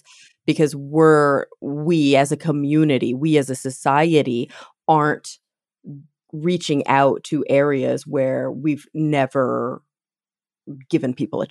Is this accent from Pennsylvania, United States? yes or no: no; Texas, United States; I was raised in the South as well. I was raised in Texas.